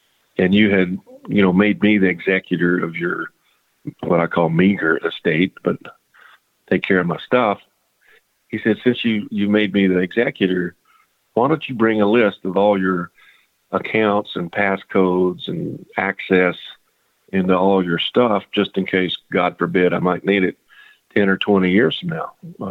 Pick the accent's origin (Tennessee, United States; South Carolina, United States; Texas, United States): Tennessee, United States; Signal Mountain; we had planned a family reunion back in Tennessee because, like I mentioned, I grew up on Signal Mountain